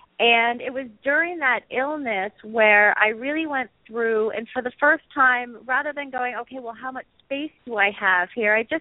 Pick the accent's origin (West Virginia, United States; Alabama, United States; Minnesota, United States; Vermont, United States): Vermont, United States; now in Brooklyn, United States; Well, I grew up in Vermont, and I now live in Brooklyn, New York, in Bay Ridge.